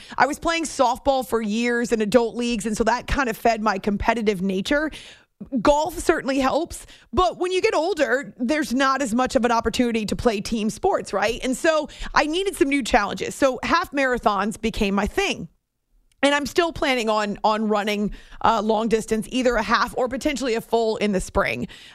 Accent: New Hampshire, United States; when I grew up in New Hampshire. So we would hike in the White Mountains.

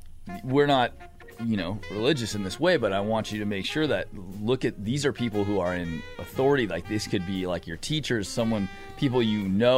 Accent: Brooklyn, New York, United States; I was raised out in Brooklyn.

